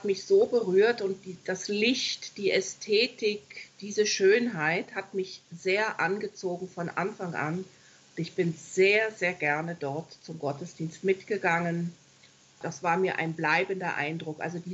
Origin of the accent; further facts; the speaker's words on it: Berlin, Germany; Ich bin ja in Berlin-Kreuzberg aufgewachsen, also geboren und aufgewachsen.